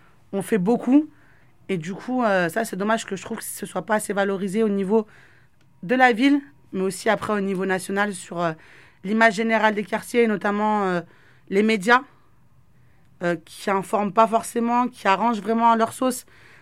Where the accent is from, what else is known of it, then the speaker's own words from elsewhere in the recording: Bourges, Centre-Val de Loire, France; moved away as an adult; J'ai quitté la Croix-Blanche, j'ai quitté Bourges, j'ai quitté la France. Je suis partie à l'étranger, je me suis formée.